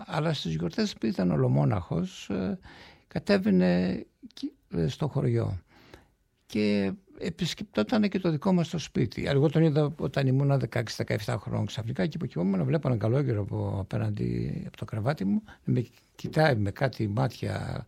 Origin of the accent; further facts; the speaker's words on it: Xenoneri, Thessaly, Greece; Είναι το Ξενονέρι Καρδίτσας.